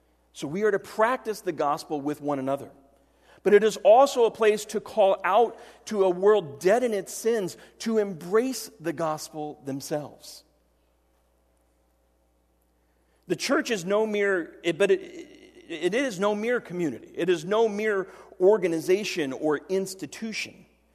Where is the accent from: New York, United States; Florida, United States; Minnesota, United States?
Florida, United States; Growing up in South Florida, all of my family lived in northern New Jersey and in Tennessee.